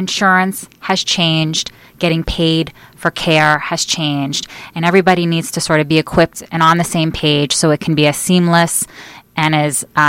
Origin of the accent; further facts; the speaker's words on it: Long Island, New York, United States; I grew up here on Long Island, actually, on the South Shore.